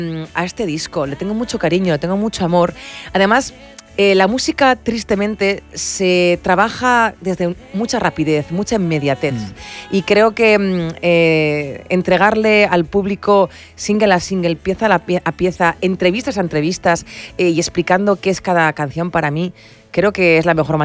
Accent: Galdakao, Basque Country, Spain; hacía más de 20 años que no venía a las fiestas de mi pueblo, de Galdácao.

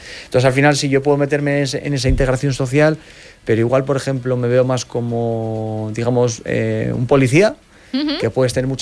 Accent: Valle de Trápaga-Trapagaran, Basque Country, Spain; Soy de Trapagarán, del Valle de Trapagarán.

